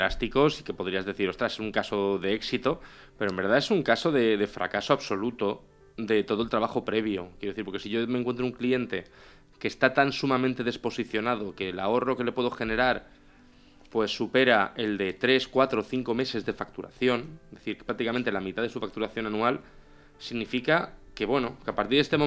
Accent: Spain; como somos españoles

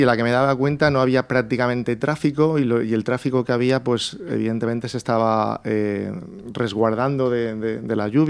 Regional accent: Cheste, Valencian Community, Spain; camino a Cheste, sí, mi pueblo.

